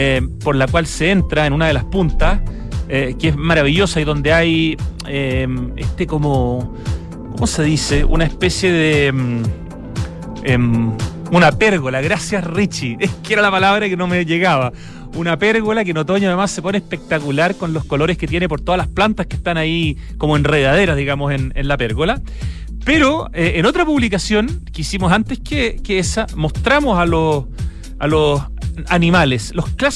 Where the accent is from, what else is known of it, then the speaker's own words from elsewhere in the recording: Santiago, Santiago Metropolitan, Chile; para quienes somos santiaguinos es un tremendo museo sobre Santiago.